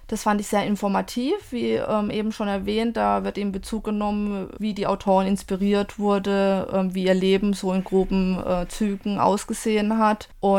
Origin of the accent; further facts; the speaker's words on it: Germany; Das war für mich ein bisschen schwierig, ich komme aus Südwestdeutschland.